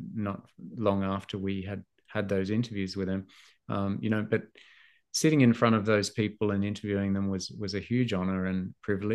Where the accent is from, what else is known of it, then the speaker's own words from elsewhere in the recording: Australia; from Australia. I'm making a documentary."